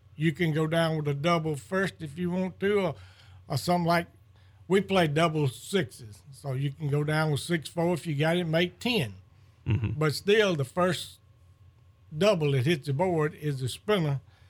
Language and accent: English; Tallahassee, Florida, United States; I was raised, I was raised on Skinnakle in Tallahassee.